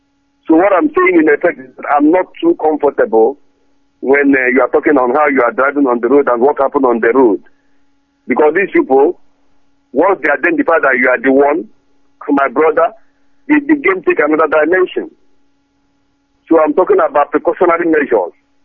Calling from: Trondheim, Trøndelag, Norway; I'm calling from Trondheim in Norway.

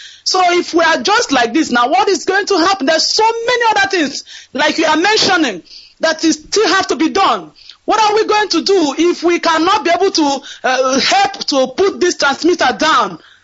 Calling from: Ireland; Yes, Director, this is … I'm calling from Ireland.

